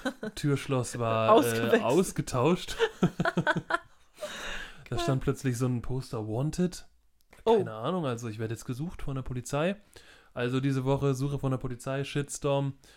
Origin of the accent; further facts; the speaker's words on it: Southern Germany, Germany; Ich bin ständig am Schaffe, wie man bei uns im Süden sagt